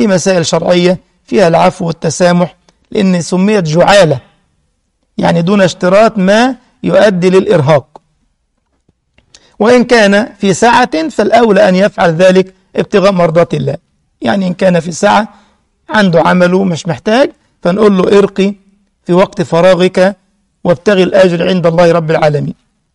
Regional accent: Egypt; أذكر مرة أحد المعالجين هداه الله عندنا في مصر

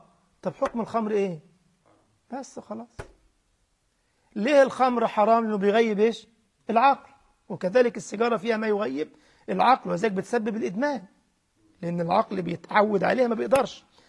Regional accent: Egypt; هو عندنا في مصر، مش عارف بقى في تونس عندكم زي ولا لا، وفي المغرب عندكم؟

